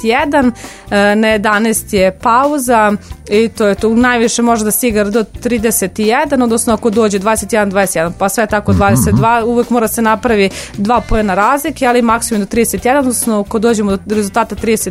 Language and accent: Serbian; Kovin, Vojvodina, Serbia; ja sam inače iz Kovina